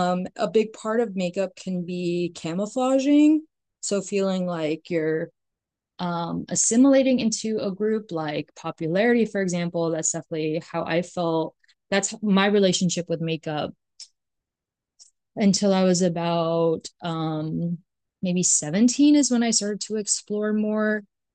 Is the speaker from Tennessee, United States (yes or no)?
no; Chelsea, New York, United States; I feel like I grew up so blessed to be surrounded by different people, especially growing up in Chelsea, which is a super queer neighborhood.